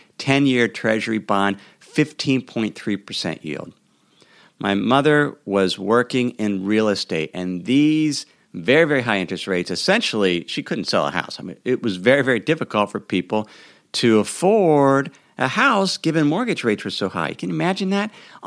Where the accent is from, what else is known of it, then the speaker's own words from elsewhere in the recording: Cincinnati, Ohio, United States; I took an unexpected trip this weekend to my hometown of Cincinnati, Ohio.